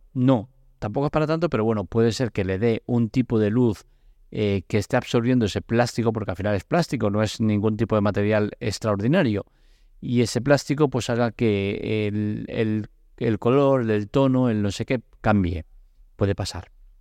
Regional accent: Catalonia, Spain; Pero soy catalán, tengo una economía, no diría complicada

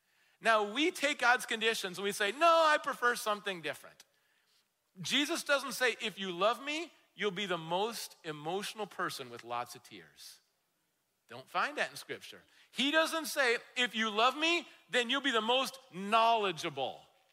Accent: Minnesota, United States; I think for me, growing up in Minnesota, it's probably the mosquitoes.

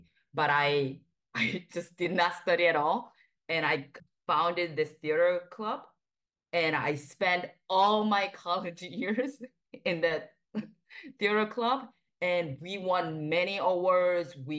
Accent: South Korea; moved away; I grew up in South Korea, and I was about 12, and I was waiting for a bus.

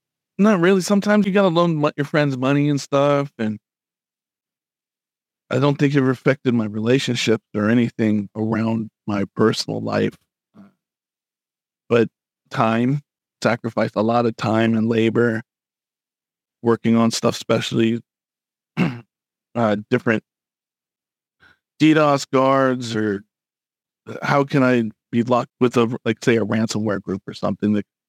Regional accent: North Carolina, United States; I grew up in North Carolina, Vietnam, they called it. It was a rough town.

